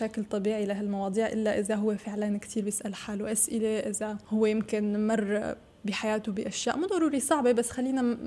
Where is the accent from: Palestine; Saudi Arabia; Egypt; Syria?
Syria; أنا مالي سورية وفرنسية، أنا سورية فرنسية أمريكية